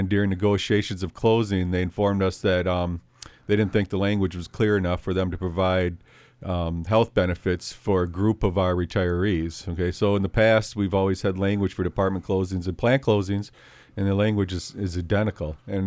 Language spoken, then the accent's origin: English; Oregon, Wisconsin, United States; Since I've been 18, I grew up in Oregon, Wisconsin.